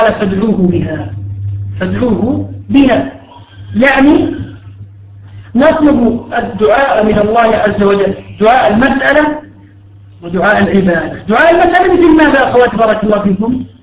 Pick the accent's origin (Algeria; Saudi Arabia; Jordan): Jordan; عندنا في بلاد الشام في الأردن